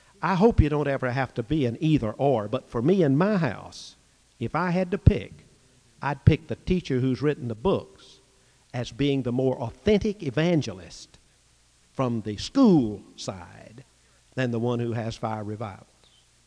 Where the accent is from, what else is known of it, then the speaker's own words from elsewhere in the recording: Alabama, United States; he married a girl from Dothan, Alabama. That shows pretty good sense. It's 40 miles from my hometown.